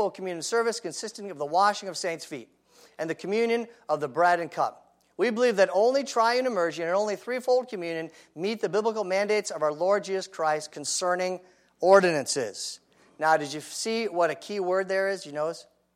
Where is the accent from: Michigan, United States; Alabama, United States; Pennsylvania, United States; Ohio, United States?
Ohio, United States; moved away; Most of you know, some of you know, I was raised in Ohio. And ever since I left the state, at least to live over 30 years ago